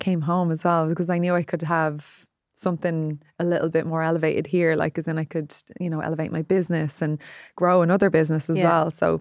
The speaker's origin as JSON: {"language": "English", "country": "Ireland", "also_born_or_lived": "Australia", "said": "And then I came home to Ireland from Australia."}